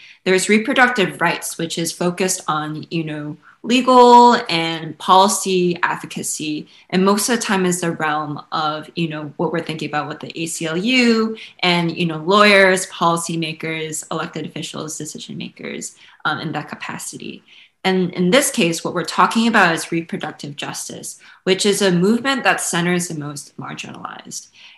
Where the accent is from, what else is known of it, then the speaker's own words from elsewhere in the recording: Chicago, Illinois, United States; you know, Black women in Chicago, which is something that I really love talking about, being that I'm from Chicago.